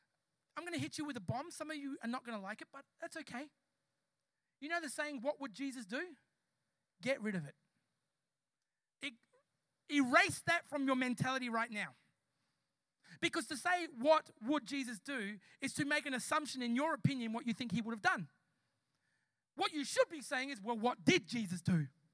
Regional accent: Logan, Queensland, Australia; I'm from Logan.

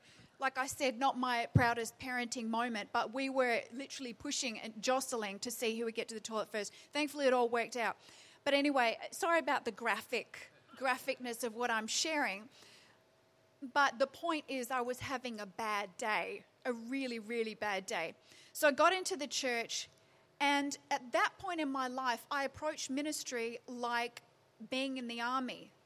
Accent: Perth, Western Australia, Australia; And I thought Perth was hot. I grew up in Perth.

